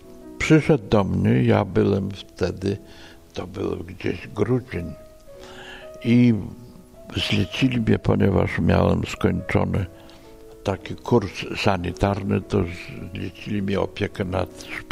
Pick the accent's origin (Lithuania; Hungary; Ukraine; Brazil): Lithuania; Vilnius County; u nas na Wileńszczyźnie wojna się skończyła 7 lipca 1944 roku